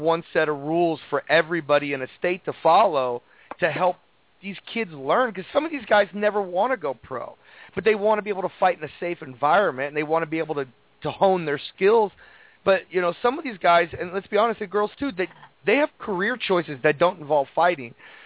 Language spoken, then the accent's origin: English; California, United States; I'm not from California.